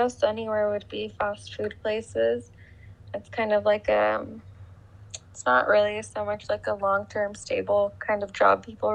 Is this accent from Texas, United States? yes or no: yes; El Paso, Texas, United States; I'm 22 years old. I'm in the hospitality industry, and I was born and raised in El Paso, Texas.